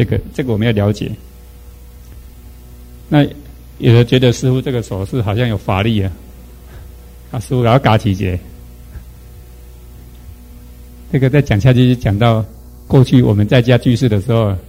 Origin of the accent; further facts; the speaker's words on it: Taiwan; 但是我们中国人、台湾人、华人哦，都很依赖这个的